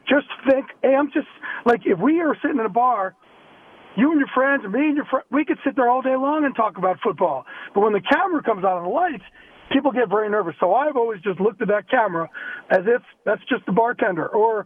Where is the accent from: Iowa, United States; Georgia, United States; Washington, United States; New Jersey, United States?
New Jersey, United States; I'm from Jersey, and how it's just how I talk